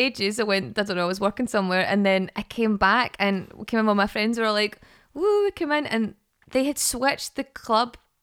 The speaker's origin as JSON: {"language": "English", "town": "Airdrie", "region": "Scotland", "country": "United Kingdom", "said": "We don't know each other well, but it's because we're both from Airdrie and, like, no."}